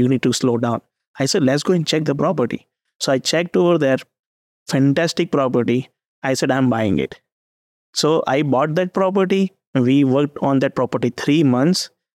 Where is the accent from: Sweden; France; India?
India; moved away as an adult; now in United States; I grew up in India. I came in US 2007 as a student, and I graduated in 2012.